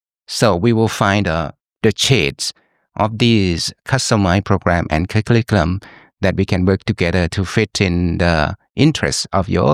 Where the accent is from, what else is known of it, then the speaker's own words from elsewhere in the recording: Chiang Rai, Thailand; English is a second language; my hometown is a place for famous for coffee and tea. So we are, Chiang Rai is a hub of tea and coffee production.